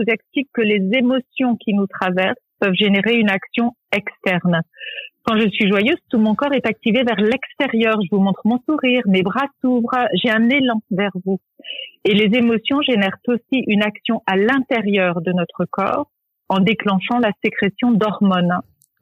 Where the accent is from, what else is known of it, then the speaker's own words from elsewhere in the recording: Hauts-de-France, France; Je suis née dans le Nord, j'ai grandi dans le Nord, j'y ai fait mes études.